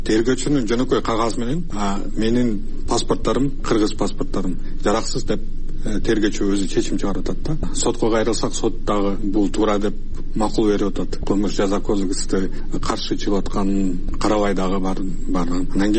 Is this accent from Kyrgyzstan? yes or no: yes; Osh, Osh Region, Kyrgyzstan; born there; Мен болсо төрөлгөндө Кыргызстанда, Ош шаарында төрөлгөм.